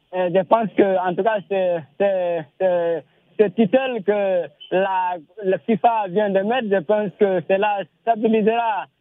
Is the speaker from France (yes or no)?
no; Guinea; now in Cameroon; Donc je suis originaire de la Guinée Conakry.